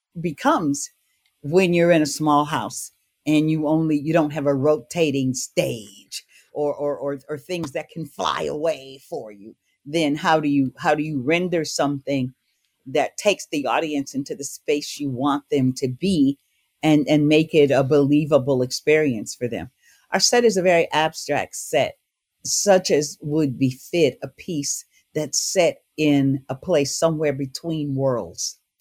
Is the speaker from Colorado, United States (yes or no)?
no; Vallejo, California, United States; also born or lived in Chicago / Berkeley; I am from Stateline, Mississippi. I was actually born in Chicago, Illinois, and I have been in California ever since I was a very small child.